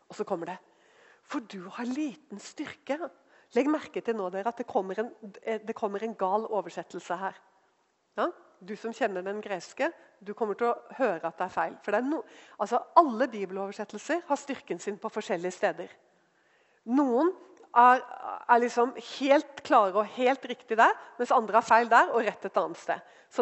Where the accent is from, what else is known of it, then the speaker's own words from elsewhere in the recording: Southern Norway, Norway; er vi kristne, altså. Og vi ser ut som kristne, og vi prater som kristne, og vi er fra Sørlandet hele gjengen her.